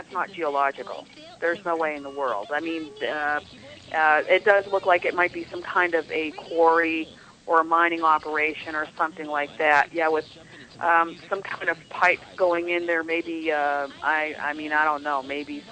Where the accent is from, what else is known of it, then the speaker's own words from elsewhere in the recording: Maine, United States; I grew up in Maine, and, you know, they're all over the place.